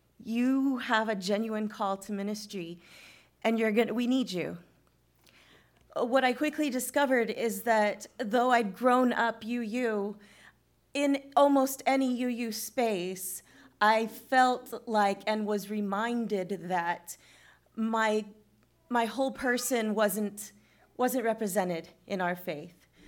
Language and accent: English; Texas, United States; because I grew up in West Texas, and we just had a teeny tiny little lay-led fellowship.